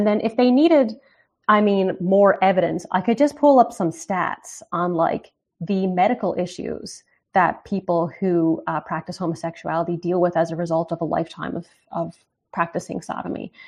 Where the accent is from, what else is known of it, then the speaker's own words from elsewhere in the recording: Canada; as a Canadian, there's only so much I can be like, this is what it's like to be a Canadian